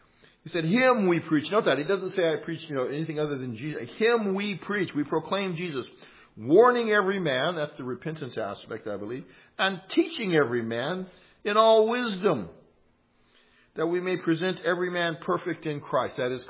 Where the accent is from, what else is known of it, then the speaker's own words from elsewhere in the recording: California, United States; I was from the San Joaquin Valley.